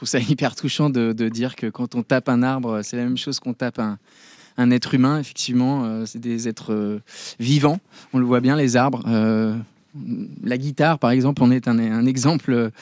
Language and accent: French; Nouvelle-Aquitaine, France; j'ai grandi dans la Creuse et on allait faire une virée familiale dans la ville à côté.